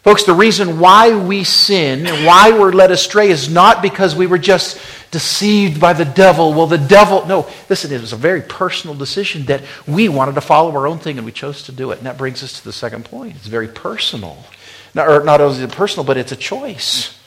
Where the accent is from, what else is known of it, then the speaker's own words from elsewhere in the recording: Wyoming, United States; the picture that I get is I grew up in Wyoming fishing.